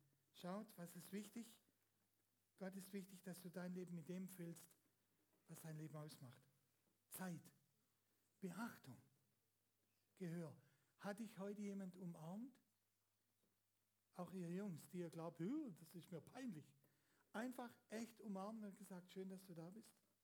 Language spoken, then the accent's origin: German; Baden-Württemberg, Germany; accent: Swabian; ich schwätze aus Schwäbisch